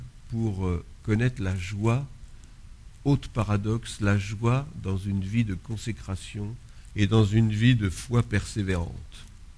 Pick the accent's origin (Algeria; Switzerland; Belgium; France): France; Alors, comme je suis français, je me suis dit